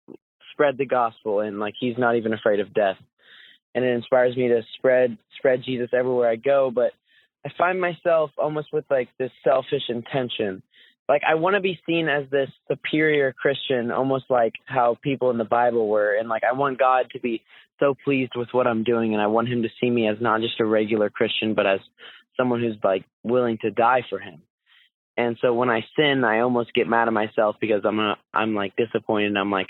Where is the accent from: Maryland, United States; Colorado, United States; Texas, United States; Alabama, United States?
Texas, United States; I'm 17 from Texas.